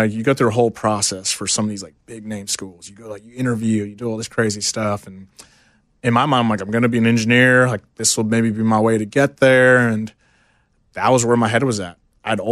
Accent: Houston, Texas, United States; Houston, Texas, born and raised.

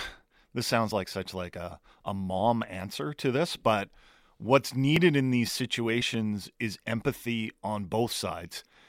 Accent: Germany; it reminds me of the time when I was growing up in Germany.

